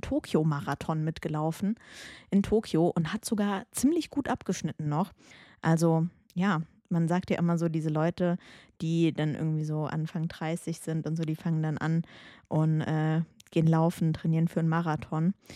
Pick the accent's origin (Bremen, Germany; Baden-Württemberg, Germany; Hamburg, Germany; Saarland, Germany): Saarland, Germany; ich komme ja aus dem Saarland, die kommen auch aus dem Saarland.